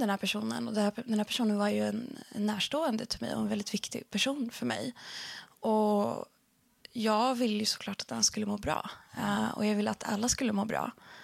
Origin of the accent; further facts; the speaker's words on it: Norrland, Sweden; Jag kommer uppifrån Norrland. Det hörs inte på dialekten, nej. Men det kommer fram ibland om jag är lite så här arg eller engagerad. Kanske har lite spår av den. Men kommer från en liten stad uppe i Norrland. Inte jättehögt upp, men Norrland.